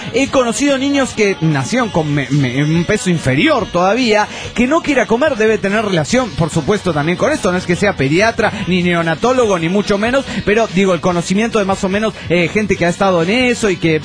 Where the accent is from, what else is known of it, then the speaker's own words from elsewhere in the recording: Colombia; yo soy de Colombia